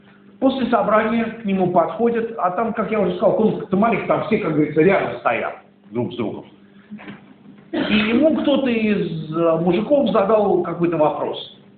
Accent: Saint Petersburg, Russia; Сам я питерский, кстати. Как сказано Иосифу Александровичу, я родился и вырос в Балтийских болотах.

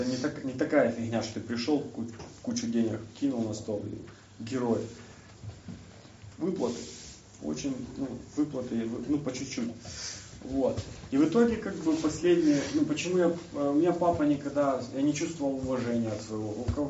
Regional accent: Zaporizhzhia, Zaporizhzhia Oblast, Ukraine; Я специально поехал в Запорожье, в родной город

